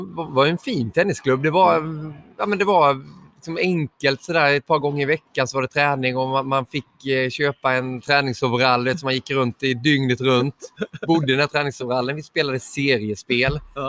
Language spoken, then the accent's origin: Swedish; Moheda, Kronoberg County, Sweden; accent: Småland dialect; Jag är uppvuxen i Moheda som ligger 2 mil utanför Växjö i Småland. Där har min härliga dialekt.